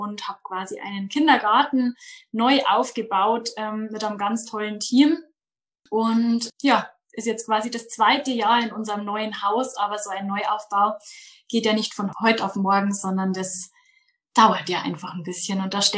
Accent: Bavaria, Germany; Ich komme aus dem Münchner Umland, aus dem schönen Bayern. Und ich bin 27

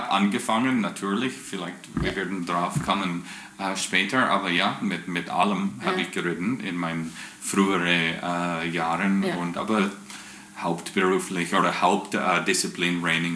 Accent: Oak Lake, Manitoba, Canada; German is a second language; moved away; also born or lived in Moosomin, Saskatchewan; dann ich war so 5 Jahre alt, wir sind nach Oak Lake, Manitoba umgezogen. Meine Eltern haben ein Ranch gefunden und das war ihre Traum immer, und ja, als seit ich 5 Jahre bin ich in Oak Lake, Manitoba

